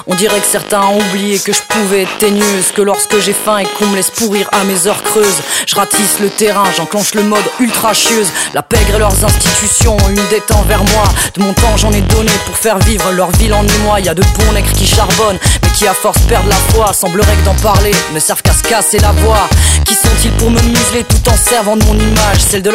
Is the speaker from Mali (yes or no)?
no; Lausanne, Vaud, Switzerland; j'ai 30 ans. Je viens de Lausanne, je travaille à Genève